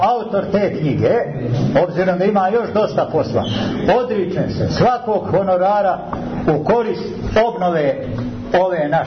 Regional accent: Banjani, Nikšić Municipality, Montenegro; nije običaj kod nas u Banjane da čovjek citira šta mu je žena rekla

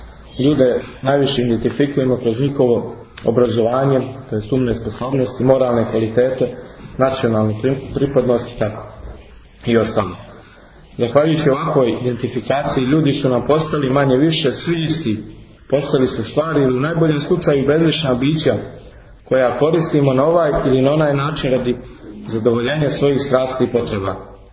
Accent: Montenegro

